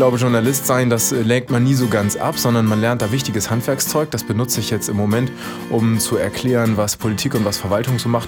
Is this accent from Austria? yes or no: no; Lower Saxony, Germany; Friesland ist meine Heimat und ich will hier nie wieder weg.